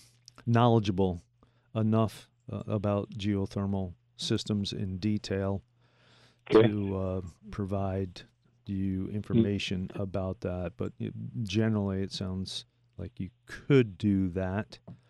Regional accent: Potsdam, New York, United States; Potsdam Sandstone, that's my hometown, Potsdam.

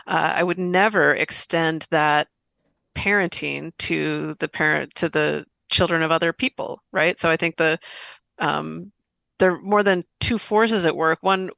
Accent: Boise, Idaho, United States; moved away as an adult; now in New York, United States; I was born and raised in Boise, Idaho. Lived over on Woodlawn Avenue as a kid. Went to Madison Junior or Madison Elementary, North Junior High, and Boise High, and am really proud of my Idaho heritage. I've lived in New York for the last 30 years

